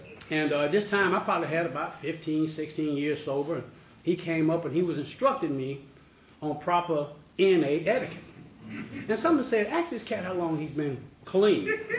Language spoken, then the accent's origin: English; Atlanta, Georgia, United States; I'm just a drunk and a crackhead from the west side of Atlanta. And I grew up in the Adamsville area. And I did a lot over on that side of town.